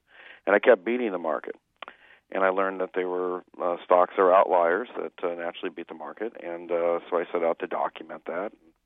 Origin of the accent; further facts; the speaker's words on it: Berkeley, California, United States; Well, I'm from Berkeley, California.